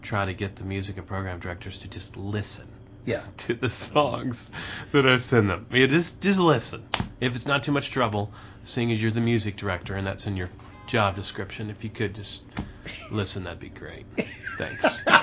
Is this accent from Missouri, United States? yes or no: yes; St. Louis, Missouri, United States; also born or lived in Nashville; I wrote music, sang music. Of course, that's true of everybody in Nashville, but I grew up in St. Louis where it wasn't.